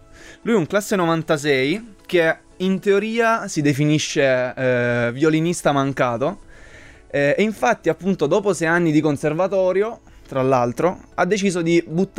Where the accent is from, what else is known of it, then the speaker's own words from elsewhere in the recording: Maglie, Apulia, Italy; studio ingegneria gestionale al Politecnico. Io sono salentino doc, vengo da Maglie in provincia di Lecce.